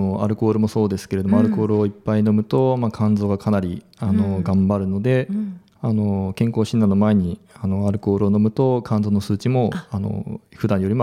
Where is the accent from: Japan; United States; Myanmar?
Japan; Kumamoto; now in Okinawa, Japan; もう熊本出身で。